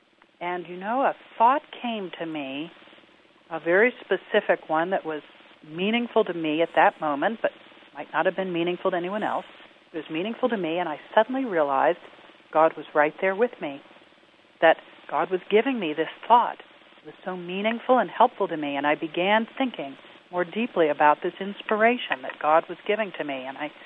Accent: Midwest, United States; now in Nashville, United States; I had the privilege of growing up all over the Midwest. but we've been in Nashville, Tennessee now for, I guess almost 28 years.

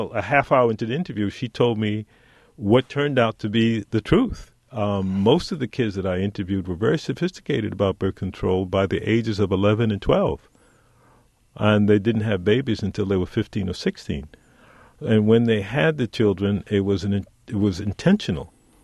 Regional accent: New York City, New York, United States; I grew up in New York City's Harlem, and I was not poor, but I was surrounded by poverty.

